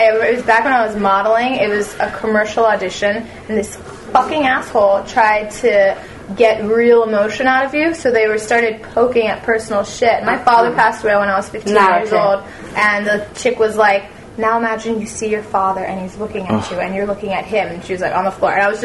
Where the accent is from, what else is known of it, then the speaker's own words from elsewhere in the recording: North Carolina, United States; now in Los Angeles, United States; Week, North Carolina.